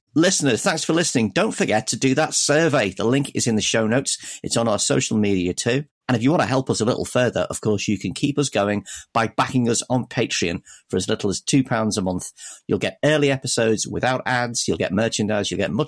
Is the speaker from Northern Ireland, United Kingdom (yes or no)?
no; Maghull, North West England, United Kingdom; because I'm from McGull near Liverpool